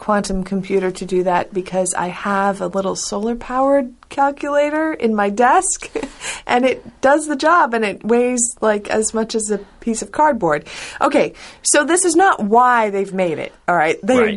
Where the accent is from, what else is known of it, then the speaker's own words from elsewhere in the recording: Canada; I can't really imagine that temperature, and I'm Canadian. Like, it gets cold in Canada